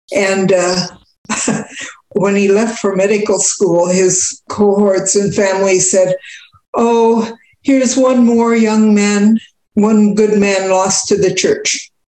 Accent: Indianapolis, Indiana, United States; born there; I was born in Indianapolis, Indiana.

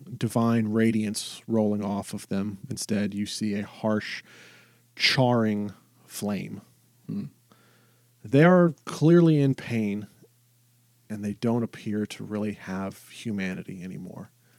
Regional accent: Virginia, United States; I'm from Virginia.

